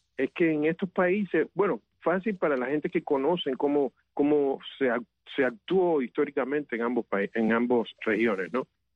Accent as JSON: {"language": "Spanish", "country": "Cuba", "moved": "as an adult", "lives_now": "Paris, France", "said": "yo me fui de Cuba en el 88, emigré a Francia, en París, pero bueno, hasta el 88 hice mi primera parte de mi carrera profesional en Cuba"}